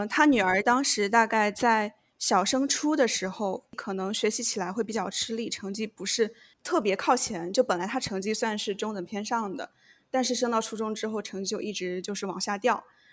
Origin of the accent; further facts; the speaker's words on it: Yongxing, Jiangxi, China; 对，江西永兴县。